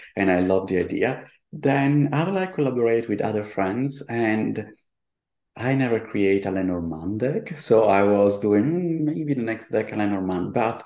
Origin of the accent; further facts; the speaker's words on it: Buenos Aires, Argentina; English is a second language; also born or lived in Berlin, Germany / Paris, France / Italy; from my Buenos Aires, I mean, from my childhood spent in Buenos Aires, then I live in Berlin for a while, then in Paris and going back to Italy. I mean, I always kept my house in Italy